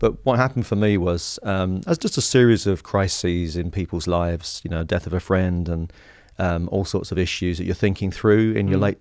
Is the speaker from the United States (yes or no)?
no; Harlow, East of England, United Kingdom; Well, I grew up in Harlow in Essex.